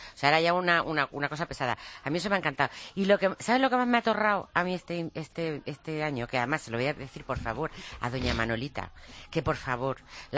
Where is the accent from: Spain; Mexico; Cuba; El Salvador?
Spain; Region of Murcia; como soy murciana